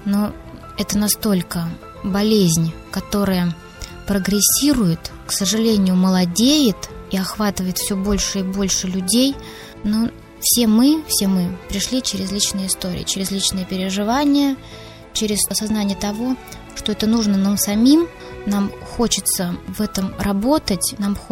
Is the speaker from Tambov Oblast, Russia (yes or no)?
no; Ryazan, Ryazan Oblast, Russia; Родилась я, росла, взрослела в нашем родном городе, городе Рязань.